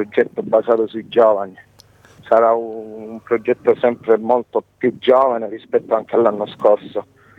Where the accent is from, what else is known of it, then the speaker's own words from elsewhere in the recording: Barcellona Pozzo di Gotto, Sicily, Italy; sai, io sono di Barcellona, ho sempre girato intorno alla pallacanestro barcellonese